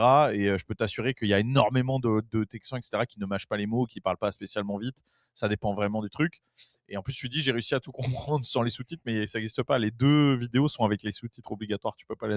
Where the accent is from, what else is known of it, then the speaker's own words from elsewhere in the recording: France; Personne n'arrive à deviner que je suis français parce que j'ai pas du tout un accent français.